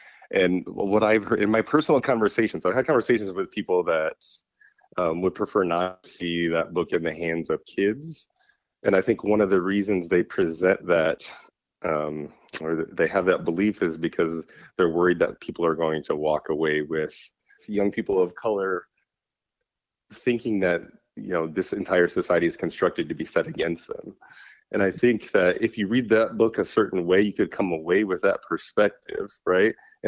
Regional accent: Sioux City, Iowa, United States; And I had never met a Black man like that in my, you know, limited experience growing up in Sioux City.

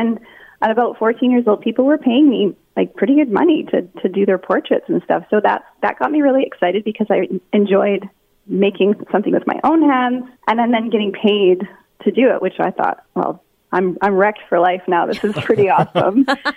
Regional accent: Edmonton, Alberta, Canada; I'm born and raised in Edmonton and been here ever since.

